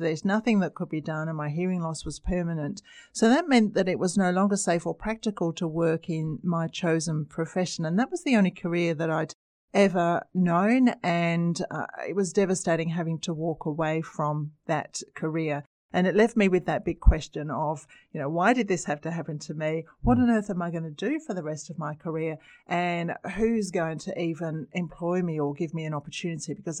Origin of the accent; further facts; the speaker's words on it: London, United Kingdom; So I left school, began my nurse training. I'm from London.